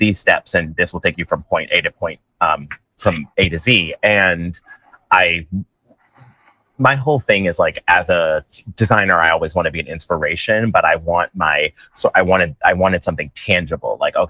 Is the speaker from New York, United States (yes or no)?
yes; Queens, New York, United States; born there; I was born in Queens, New York, and my parents like immigrated here from Jamaica.